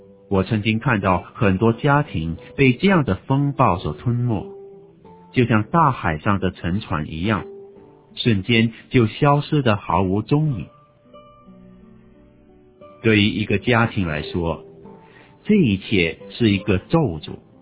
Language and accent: Chinese; Hong Kong; 1957年4月2日，我出生在香港的一个贫困家庭。